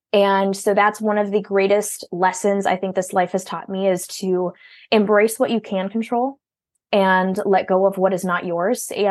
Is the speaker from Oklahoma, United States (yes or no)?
no; Minnesota, United States; accent: Minnesota; You can probably hear in my voice, I'm from Minnesota. I've got a strong accent, but I try to live up to the whole Minnesota nice.